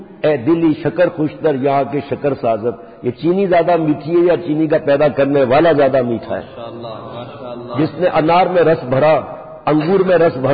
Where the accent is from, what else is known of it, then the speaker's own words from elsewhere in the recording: Sindh, Pakistan; also born or lived in Karachi; ہمارے ہم تھر کے رہنے والے، پیدائش میری کراچی کی لیکن گاؤں تو گاؤں ہوتا ہے نا